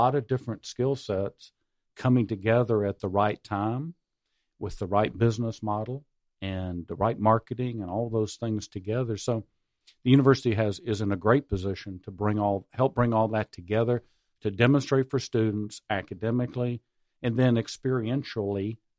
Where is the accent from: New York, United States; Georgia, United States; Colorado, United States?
Georgia, United States; Atlanta; I came from Atlanta, and I am thrilled to be here.